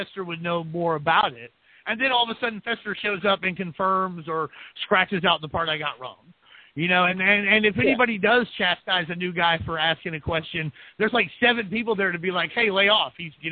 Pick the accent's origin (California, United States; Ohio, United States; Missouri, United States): Missouri, United States; also born or lived in Arkansas; My home state's of Missouri and Arkansas